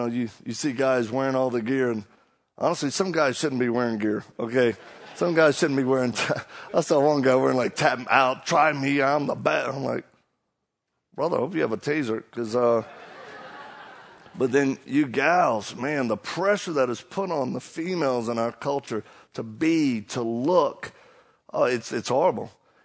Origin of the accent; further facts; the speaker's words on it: Louisiana, United States; I'm from Louisiana. I'm one of them Cajuns. And, I don't think I have an accent